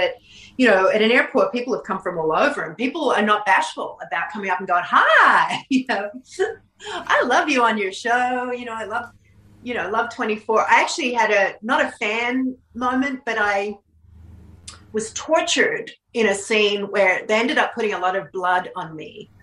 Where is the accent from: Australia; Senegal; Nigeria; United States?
Australia; You know, we're Australian. We come from a bigger country.